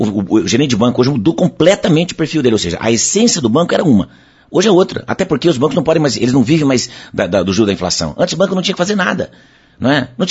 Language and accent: Portuguese; Paraná, Brazil; Porque eu viajo o Brasil, toda vez que eu falo que eu sou do Paraná